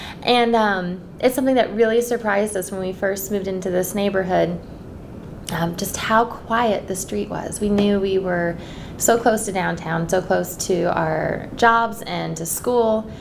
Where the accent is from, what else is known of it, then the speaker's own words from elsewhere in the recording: Indianapolis, Indiana, United States; I grew up on the north side of Indianapolis. Hamilton County, but Indianapolis address, so about 101st and Meridian.